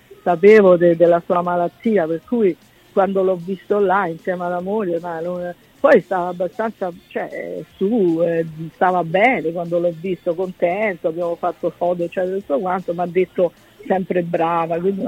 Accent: Rome, Lazio, Italy; accent: Roman; also born or lived in New York; ho sempre avuto nel cuore Roma, e mi sono sempre sentita romana, come senti ancora il mio accento è proprio presente.

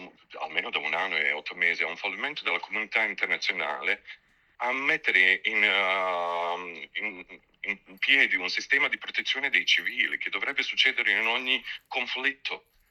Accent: Bosnia & Herzegovina; Ma non lo so, cioè io sono bosniaco

